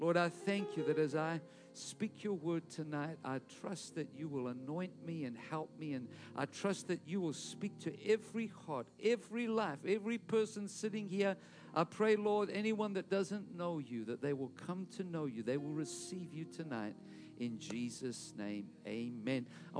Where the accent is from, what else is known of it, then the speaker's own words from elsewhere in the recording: South Africa; also born or lived in Detroit, Michigan; You know, in South Africa, where I grew up, I was born in Michigan, Detroit, but where I grew up in South Africa, and we pastored a church in Cape Town